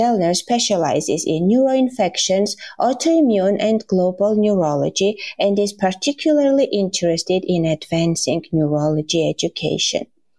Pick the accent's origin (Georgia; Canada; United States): Georgia; Tbilisi; English is a second language; I'm a neurologist from Tbilisi, Georgia.